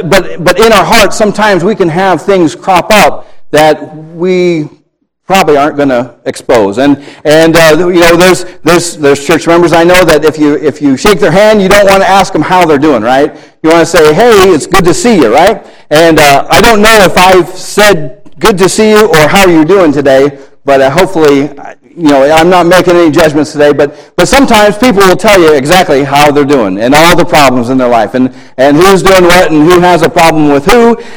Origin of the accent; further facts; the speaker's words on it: Cedar Rapids, Iowa, United States; I'm from Cedar Rapids, just south of you